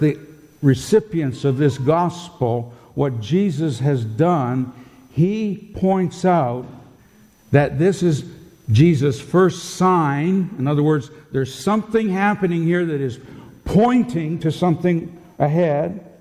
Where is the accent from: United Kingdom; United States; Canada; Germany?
United Kingdom; England; We're English. We're living in a different culture.